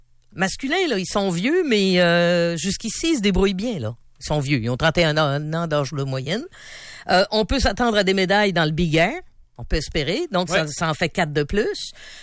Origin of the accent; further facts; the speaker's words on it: Montreal, Quebec, Canada; moi j'ai été élevé à Montréal